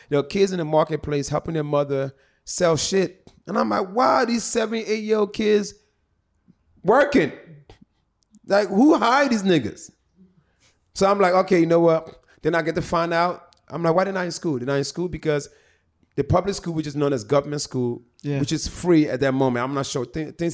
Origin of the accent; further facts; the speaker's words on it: Nigeria; I'm Nigerian, Mike.